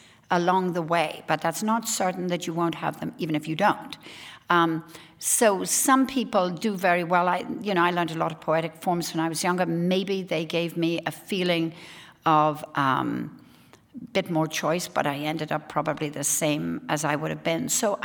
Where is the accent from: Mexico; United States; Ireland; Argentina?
Ireland; But being Irish as we were, and holding on to a past that we never disowned, even though those people were defenseless, they were our own people. If we lose that, then we will lose exactly what made us Irish.